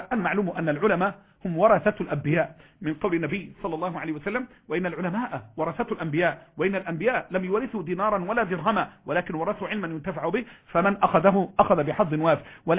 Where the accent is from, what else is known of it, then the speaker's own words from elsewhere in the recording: Egypt; فأنا مصري أرى بلدي تحترق